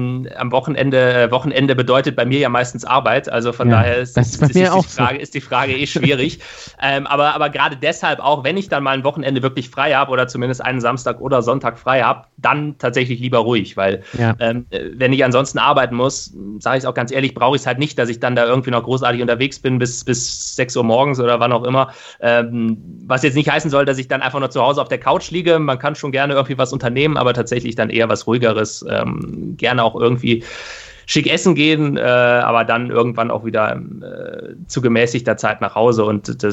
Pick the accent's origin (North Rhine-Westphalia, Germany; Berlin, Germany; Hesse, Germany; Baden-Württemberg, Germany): North Rhine-Westphalia, Germany; moved away as an adult; now in Hamburg, Germany; Ich bin ja aufgewachsen in der Nähe von Köln.